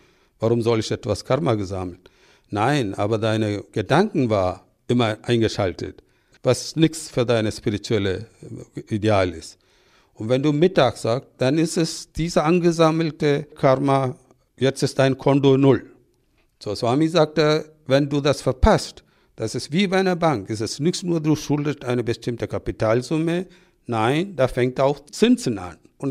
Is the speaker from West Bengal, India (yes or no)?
no; Kerala, India; German is a second language; Es ist rausgegangen aus Kerala, auf meine Heimat.